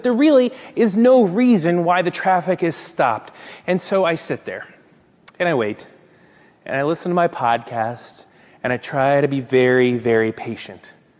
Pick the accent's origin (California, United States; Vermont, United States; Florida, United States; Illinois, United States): Florida, United States; Orlando; I'm from Orlando, Florida, which is, you know, Disney, Mickey Mouse, the whole thing.